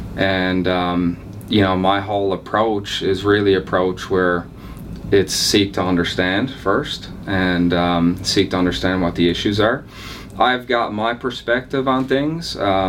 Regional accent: Newfoundland and Labrador, Canada; I grew up in Newfoundland

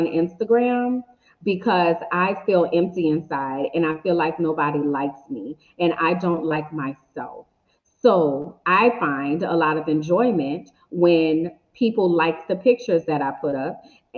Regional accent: New Orleans, Louisiana, United States; So I grew up in New Orleans, and we didn't have like yellow school buses.

